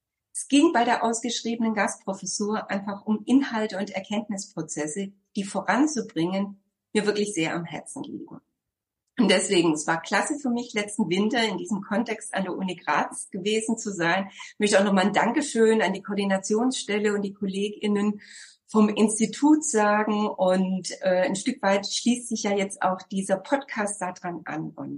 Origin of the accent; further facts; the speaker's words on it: Southern Germany, Germany; now in Berlin, Germany; ich komme ja aus Süddeutschland und lebe seit über 35 Jahren in Berlin.